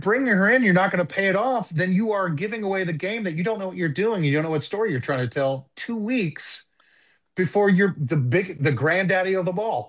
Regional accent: Ireland; You know, I'm an Irishman. I'm not going to say God rest your soul to Queen Elizabeth.

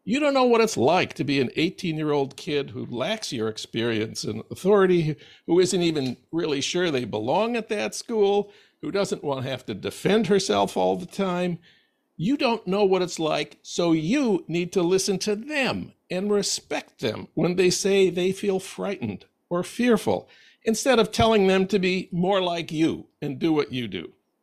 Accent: St. Paul, Minnesota, United States; In my hometown of St. Paul, at Hamline University

